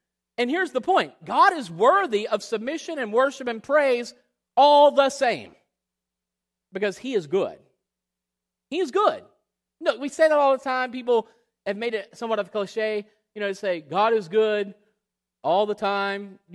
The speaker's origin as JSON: {"language": "English", "region": "Florida", "country": "United States", "tie": "born or raised there", "said": "We had no AC at the house growing up in Florida, played outside all the time"}